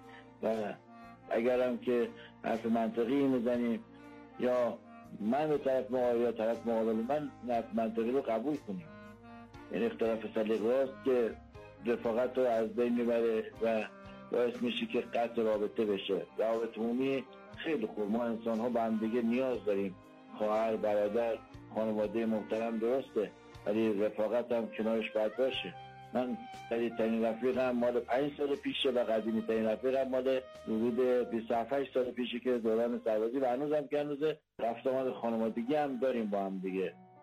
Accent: Khorasan, Iran; و سرابی هم از خراسان هستم.

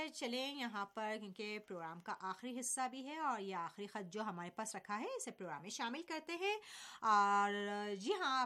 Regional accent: Srinagar, Jammu and Kashmir, India; میرا تعلق سری نگر سے ہے،

